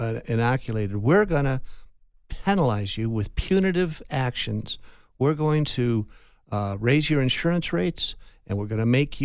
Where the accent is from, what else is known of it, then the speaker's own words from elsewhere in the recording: Tucson, Arizona, United States; And I was always told growing up in Tucson, never complain about the rain.